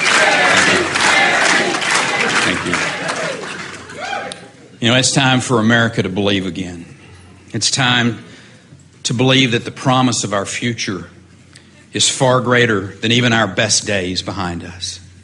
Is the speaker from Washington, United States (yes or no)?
no; Texas, United States; Now, I'm a Texan and I'm proud of it.